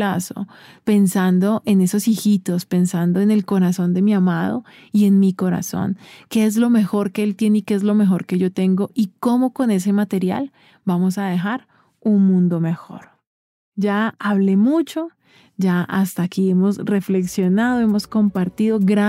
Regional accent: Cali, Valle del Cauca, Colombia; Yo soy de Cali, del Valle, ¿no? Un departamento de Colombia.

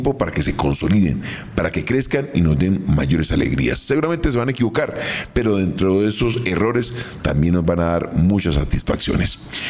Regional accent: Colombia; Somos colombianos, sudamericanos

